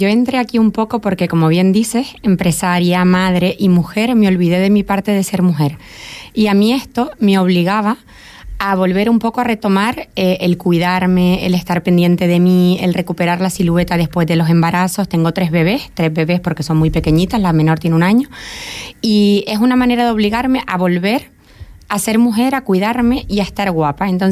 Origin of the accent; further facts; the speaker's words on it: Canary Islands, Spain; soy la primera majorera que se hace con este título.